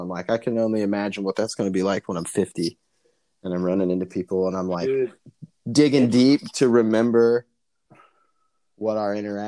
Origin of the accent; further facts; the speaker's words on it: Springfield, Ohio, United States; I grew up in Springfield, which is a shitty, out of money version of, like, Dayton in sections.